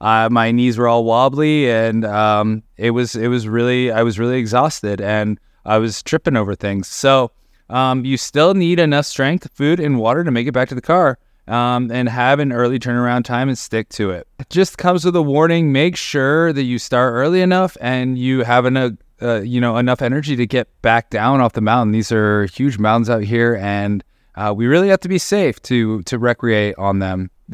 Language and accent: English; Indiana, United States; now in California, United States; I'm from Indiana. I know about 85% humidity. Y'all Californians are lucky.